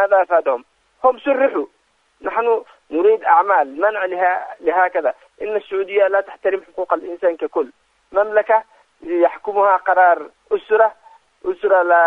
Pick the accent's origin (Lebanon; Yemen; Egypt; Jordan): Yemen; كل نحن كشعب يمني نرفض هكذا أشياء